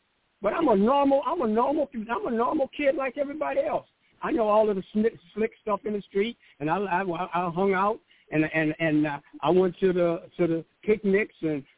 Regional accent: Pontiac, Michigan, United States; moved away as an adult; I'm from Pontiac, Michigan. I lived in Pontiac, Michigan until I was 19 years old and entered the military

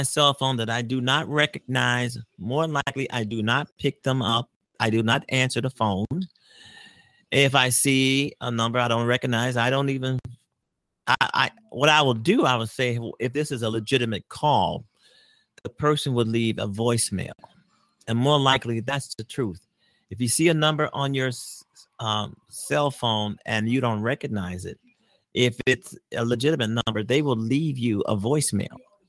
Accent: Chicago, Illinois, United States; since I'm in Chicago and I'm a Chicagoan, of course I want them to win.

